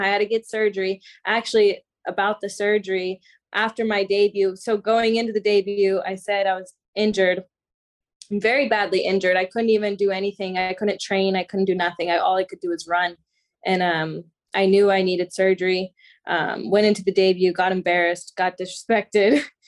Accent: Florida, United States; And I'm from Florida. So anytime there's body of water nearby, it's very peaceful for me.

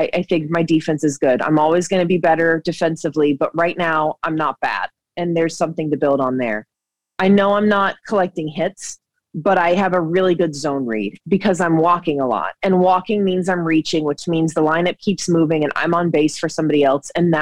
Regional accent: Georgia, United States; I grew up in Georgia and we had our dad loved animals, everything.

